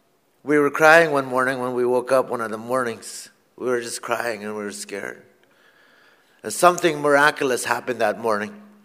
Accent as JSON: {"language": "English", "town": "Fort Albany", "region": "Ontario", "country": "Canada", "tie": "born or raised there", "said": "First, I'm going to pray in my language. … I'm from James Bay, Ontario. I'm from a reserve called Fort Albany. It's a reserve about the size of 1,000 people, approximate. That's where I was born."}